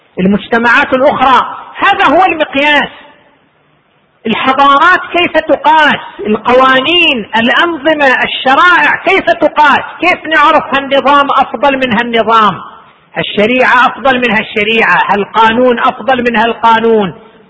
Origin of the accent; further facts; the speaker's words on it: Saudi Arabia; نشرت عندنا في المملكة العربية السعودية